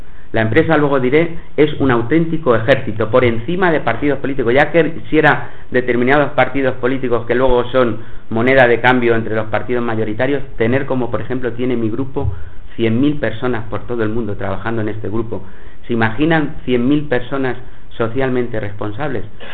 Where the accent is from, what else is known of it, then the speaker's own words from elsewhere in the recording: Albacete, Castilla-La Mancha, Spain; me trae a mi tierra, con mis paisanos, que siempre los llevo por delante, Albacete siempre